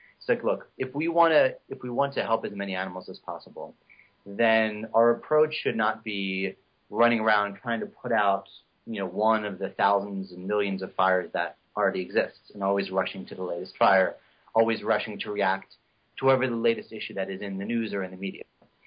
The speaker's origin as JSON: {"language": "English", "town": "Philadelphia", "region": "Pennsylvania", "country": "United States", "tie": "born or raised there", "said": "he was hired by my hometown team, which is the Philadelphia Eagles."}